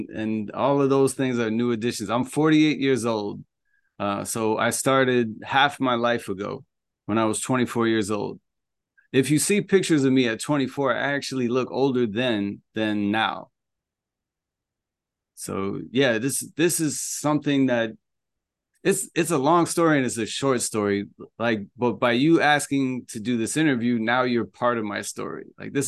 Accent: Chicago, Illinois, United States; I'm from Chicago area, and I was into music real heavy

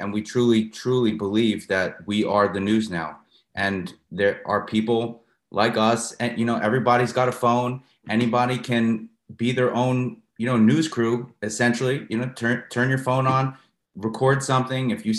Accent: United States; you're an American, I'm an American, I love you and I want the best for you

